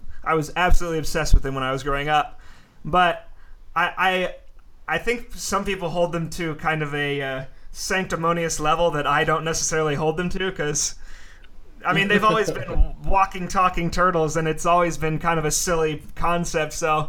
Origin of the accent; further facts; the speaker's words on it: Kansas City, United States; I grew up in Kansas City. I lived on actually both sides of the state line at one point or another. We lived in Brookside, and then we moved out to the Overland Park area for high school.